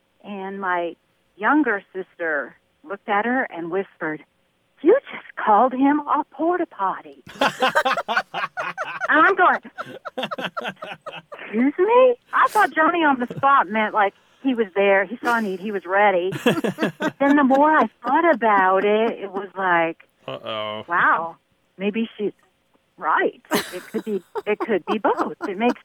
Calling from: Indianapolis, Indiana, United States; I'm calling from Indianapolis.

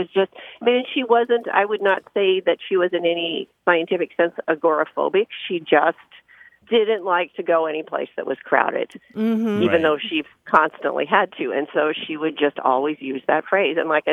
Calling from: Cardiff-by-the-Sea, California, United States; I'm calling from Cardiff by the Sea, California.

